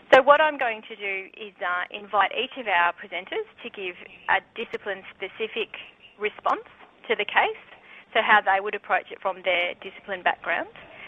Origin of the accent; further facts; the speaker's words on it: Queensland, Australia; So I'm from Queensland